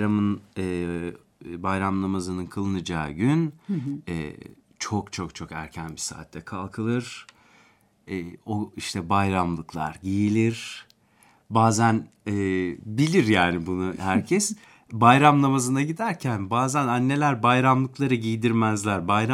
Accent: Akşehir, Konya, Turkey; Akşehir hep benim hayatımda bir yerde olacak. Çünkü orada doğdum, orada büyüdüm.

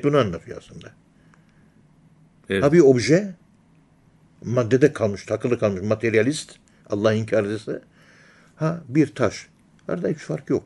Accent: Ankara, Turkey; Çünkü esas vatanım Ankara'nın yerlisiyim ben. Evimiz 450-500 senelik ev.

